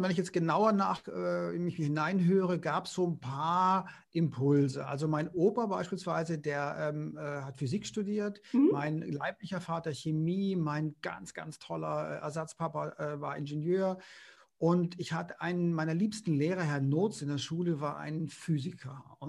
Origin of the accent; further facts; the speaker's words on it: Konstanz, Baden-Württemberg, Germany; Also ich bin gegenüber von einem der letzten Bauern groß geworden in Konstanz am Bodensee.